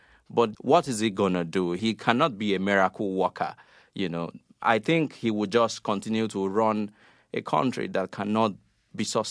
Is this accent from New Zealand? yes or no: no; Nigeria; moved away as an adult; the germ of the idea came to me when I was living away from Nigeria in a kind of what I like to call literary exile.